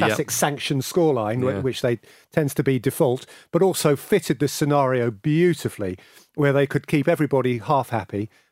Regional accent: England, United Kingdom; accent: English; and with my English accent and I just remember thinking, oh my God, I'm the only person talking

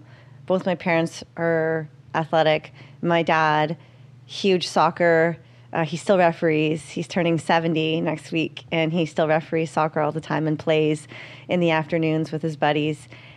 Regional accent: Surrey, British Columbia, Canada; Yeah, I grew up in Surrey, a suburb of Vancouver, about 40 minutes outside the city.

